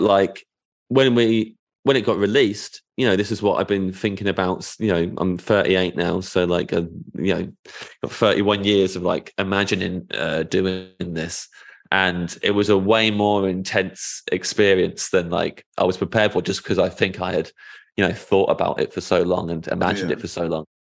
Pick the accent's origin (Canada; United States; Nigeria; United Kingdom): United Kingdom; As a Brit, I just know more about American culture than maybe I thought I did.